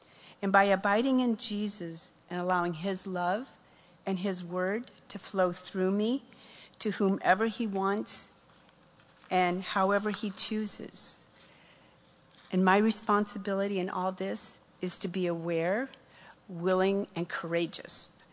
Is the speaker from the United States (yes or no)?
yes; Michigan, United States; I was thinking about the time I grew up in Michigan. Michigan is surrounded by the three Great Lakes, and there are a lot of lighthouses on the shores around the state of Michigan.